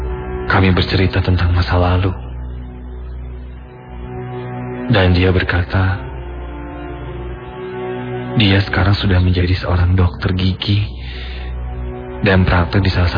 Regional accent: Palu, Central Sulawesi, Indonesia; Kejadian ini bermula ketika aku di bangku SMP. di tempat kelahiranku, di Palu.

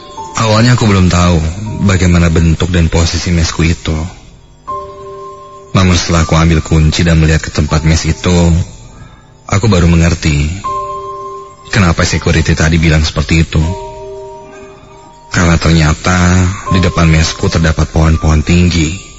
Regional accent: Garut, West Java, Indonesia; now in Bandung, Indonesia; Aku memang bukan asli dari Bandung. Asalku dari Garut.

